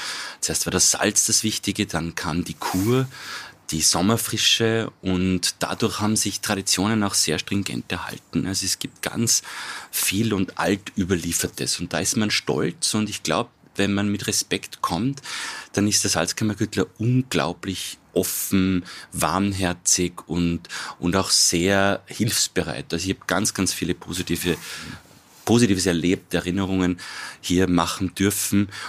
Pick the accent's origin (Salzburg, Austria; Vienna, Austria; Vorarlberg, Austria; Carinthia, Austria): Salzburg, Austria; ich als Salzburger